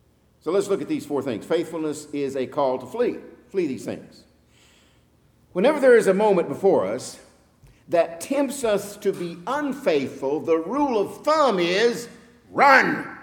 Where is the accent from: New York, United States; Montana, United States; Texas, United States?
Texas, United States; moved away as an adult; now in Tennessee, United States; Now, I'm a Texan living in Tennessee now.